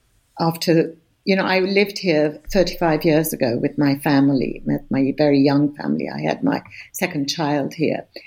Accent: Lebanon; first language ar; English is a second language; And then when I went back to Lebanon as a 16-year-old, I discovered that, you know, my native tongue was Arabic and that I didn't master it.

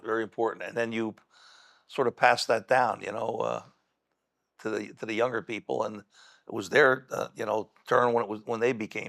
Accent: Shenandoah, Pennsylvania, United States; Shenandoah, Pennsylvania, up in the coal regions.

